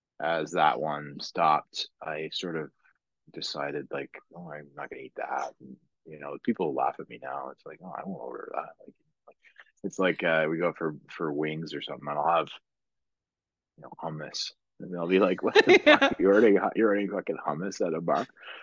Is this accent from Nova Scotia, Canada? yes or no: no; Ottawa, Ontario, Canada; they're like, "Where are you from? Ottawa? Where is that?"